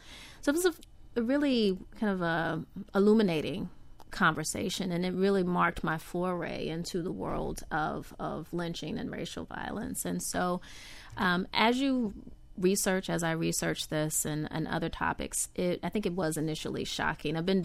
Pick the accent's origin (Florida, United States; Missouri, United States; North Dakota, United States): Florida, United States; Live Oak; It put into context so much of my life growing up in Live Oak, Florida.